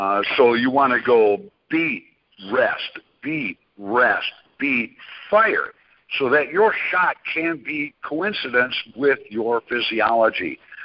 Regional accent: Wisconsin, United States; I'm from Wisconsin, and most of our deer hunting occurs under 100 yards.

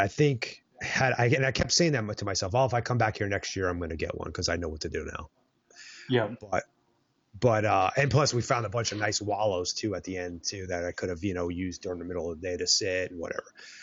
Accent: Arizona, United States; I'm like, fuck it. I'm from Arizona. I have no freaking clue.

